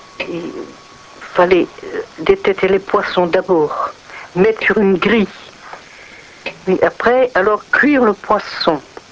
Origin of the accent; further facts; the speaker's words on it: Pamard, Brittany, France; also born or lived in Plomeur; Je suis née à Plomeur en 1910. Et alors, en 1911, nous avons quitté Plomeur pour venir ici à Pamard.